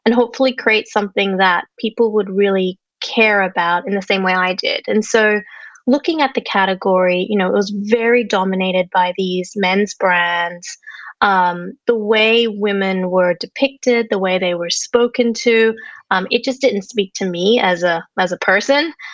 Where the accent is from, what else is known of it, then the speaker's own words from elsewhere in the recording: Indonesia; So I grew up in Indonesia. My dad's Australian, my mom's Indonesian. I spent half my years growing up in Indonesia.